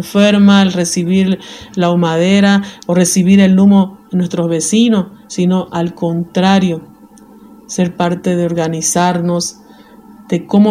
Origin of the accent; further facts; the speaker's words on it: Bolivia; tenemos que conocer nuestros derechos como ciudadanos bolivianos y al mismo tiempo nuestras obligaciones